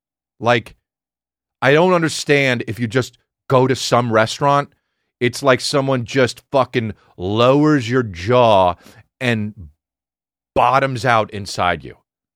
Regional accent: New Jersey, United States; because I'm from Jersey

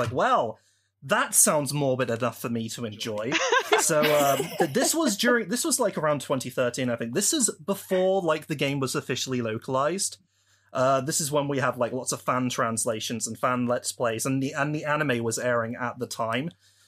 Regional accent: United Kingdom; I'm shockingly a British person from the UK.

